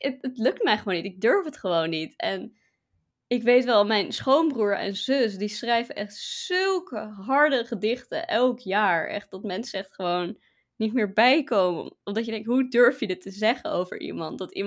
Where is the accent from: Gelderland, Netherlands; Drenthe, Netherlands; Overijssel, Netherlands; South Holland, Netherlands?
South Holland, Netherlands; Leiden; accent: Leiden; Mijn super Leidse accent.